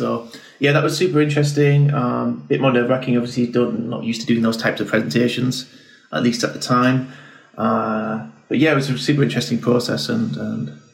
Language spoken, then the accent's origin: English; Northern England, United Kingdom; now in London, United Kingdom; So I was raised in Northern England, as you might have heard from my accent or gathered that.